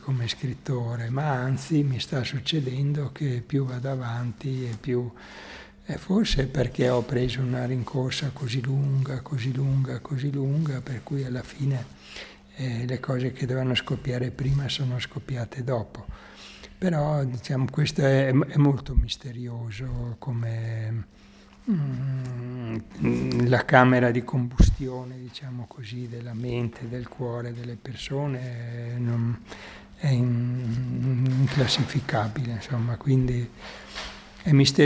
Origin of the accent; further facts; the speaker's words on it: Mantua, Lombardy, Italy; io sono di Mantova, e a Mantova si celebra Gesù Bambino, Babbo Natale, alla fine dell'anno